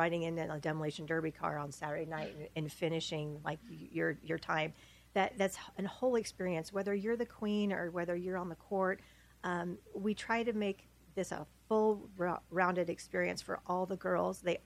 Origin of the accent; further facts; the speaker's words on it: Elliott, United States; I grew up in Elliott, and so I didn't live on the farm, but my grandparents both were on the farm, and so I consider myself a farm girl